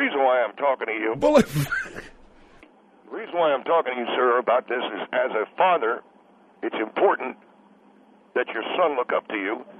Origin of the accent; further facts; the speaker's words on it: Knoxville, Tennessee, United States; now in California, United States; Originally, I'm from Knoxville, Tennessee.